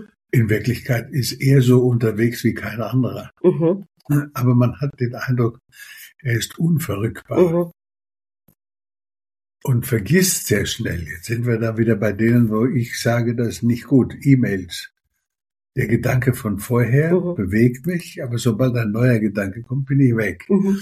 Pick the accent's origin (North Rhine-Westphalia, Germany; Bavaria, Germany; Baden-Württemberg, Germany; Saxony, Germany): Bavaria, Germany; born there; obwohl ich gebürtiger Unterfranke bin